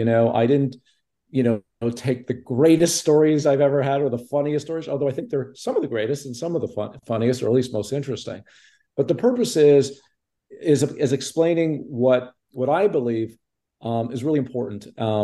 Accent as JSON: {"language": "English", "town": "Montreal", "region": "Quebec", "country": "Canada", "tie": "born or raised there", "said": "I grew up in Montreal and I was living in Toronto."}